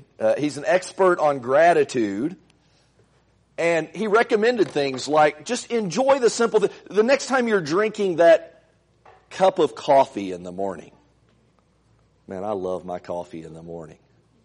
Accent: Indiana, United States; I grew up in Indiana. But there's a lot to be thankful for being a Hoosier.

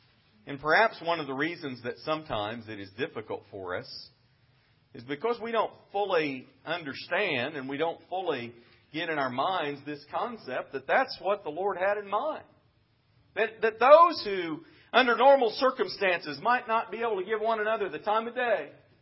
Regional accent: Midwest, United States; You know, I grew up in the Midwest much of my life.

